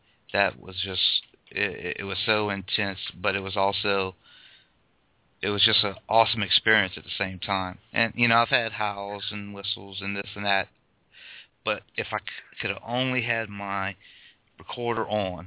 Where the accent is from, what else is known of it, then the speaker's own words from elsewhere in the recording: Morgan City, Louisiana, United States; I'm originally from Morgan City, Louisiana, so I have an idea